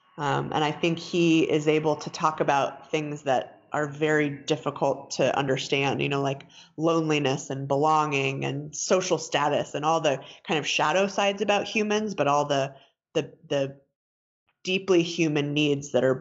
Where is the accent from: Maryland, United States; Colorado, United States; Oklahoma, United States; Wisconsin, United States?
Colorado, United States; Denver; also born or lived in New York City; I was born and raised in Denver. Lived here most of my life, except for when I went to college on the East Coast, and I spent a lot of time actually in New York City.